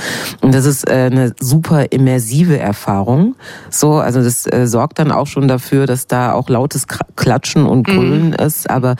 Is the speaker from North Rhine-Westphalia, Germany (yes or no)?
yes; North Rhine-Westphalia, Germany; weil ich komme ja auch gar nicht aus Berlin. Ich bin ja aus dem Ruhrpott.